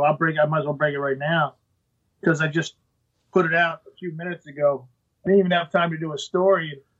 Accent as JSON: {"language": "English", "region": "Pennsylvania", "country": "United States", "said": "I got called by top officials here in my home state of Pennsylvania"}